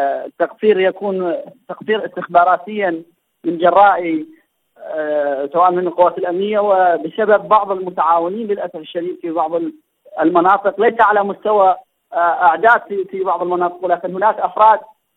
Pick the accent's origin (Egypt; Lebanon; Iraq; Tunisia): Iraq; بلدنا العراق